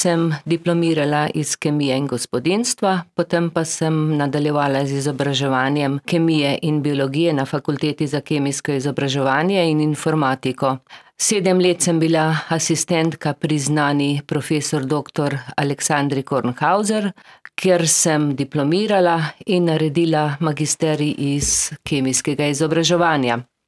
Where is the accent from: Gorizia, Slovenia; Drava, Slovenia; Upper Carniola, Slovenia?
Gorizia, Slovenia; Kanomlja; No, rojena sem na Idrijskem v vasi Kanomlja, ki je dolga več kot 10 kilometrov.